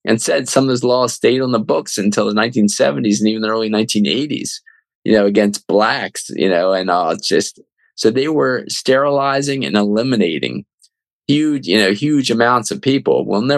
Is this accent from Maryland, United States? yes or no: yes; Baltimore, Maryland, United States; They actually are out of Alexander Brown, out of Baltimore, which is my hometown where I live now.